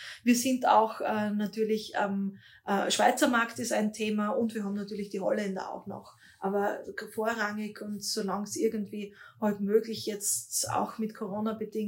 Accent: Styria, Austria; Ich bin in der Südweststeiermark groß geworden, bin hier aufgewachsen.

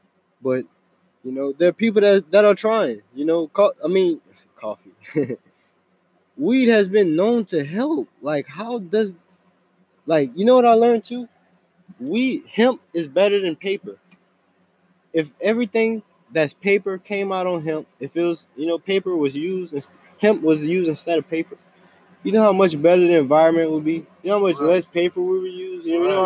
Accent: Louisiana, United States; being from the South, you know, they're much harsher on weed. We're especially from Louisiana. Louisiana has been known to be the last state to legalize anything.

